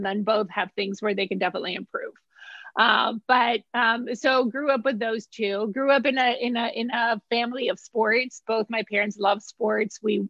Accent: Mexico City, Mexico; I was born in Mexico City. So I am a Mexican and I am American. So I have both. I was born and raised in Mexico City by a Mexican dad and an American mom.

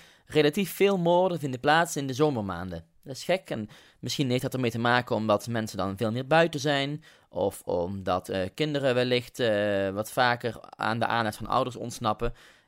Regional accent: North Brabant, Netherlands; Ik woon ver uit de buurt. Ik kom uit Brabant.

